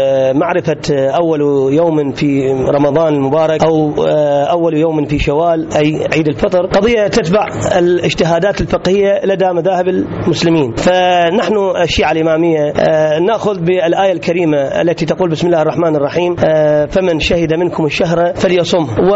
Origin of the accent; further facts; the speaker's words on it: Iraq; يثبت عندنا في العراق